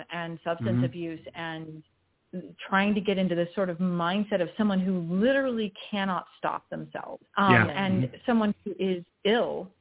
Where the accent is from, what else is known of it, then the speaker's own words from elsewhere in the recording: Georgia, United States; So when I heard you were in Tennessee, Extina, I was like, yeah, I'm the same girl. I grew up in Georgia.